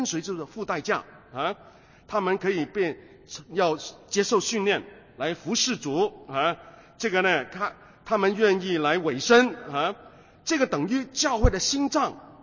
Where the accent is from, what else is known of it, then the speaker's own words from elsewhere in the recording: Hong Kong; 我们香港人呢